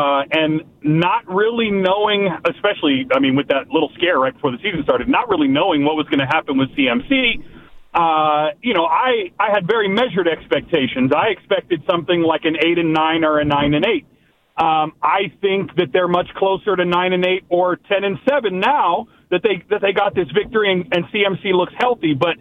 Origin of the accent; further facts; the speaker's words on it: Oakland, California, United States; I'm born and raised in Oakland. I grew up a Raider fan.